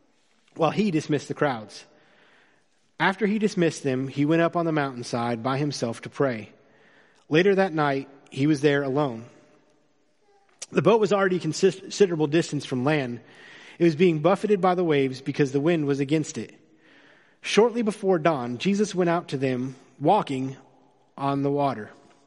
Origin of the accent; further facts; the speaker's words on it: Florida, United States; I grew up in Florida. I'm a Florida boy through and through. I was born on the west coast of Florida, and then I spent most of my high school life on the east coast of Florida